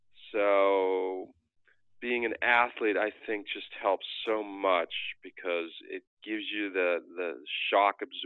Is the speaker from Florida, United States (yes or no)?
no; Boston, Massachusetts, United States; I mean, I grew up in Boston. We live in Massachusetts.